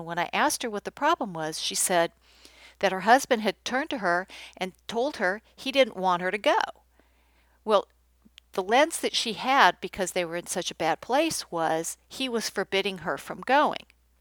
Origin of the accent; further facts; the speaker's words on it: Los Angeles, California, United States; Now, I'm from California, LA to be precise, so I'm used to being thought of as a bit off.